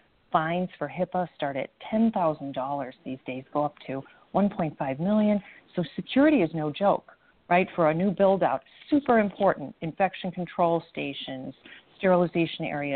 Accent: Chicago, Illinois, United States; I'm based in South Florida, so I always have a beautiful day to go to the office. And I'm originally from Chicago, educated at Loyola University in Chicago.

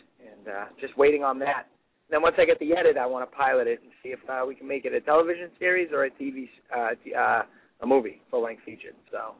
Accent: Plymouth, United States; the hometown where I grew up with in Plymouth.

